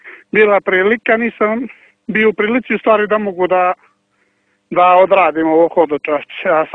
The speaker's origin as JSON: {"language": "Serbian", "region": "Cetinje", "country": "Montenegro", "tie": "born there", "said": "rođen 6.6.1989. godine na Cetinju."}